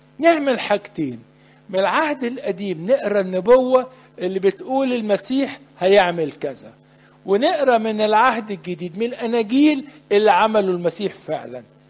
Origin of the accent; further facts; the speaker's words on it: Egypt; بس احنا متعودين مصريين ده لحن جنازه،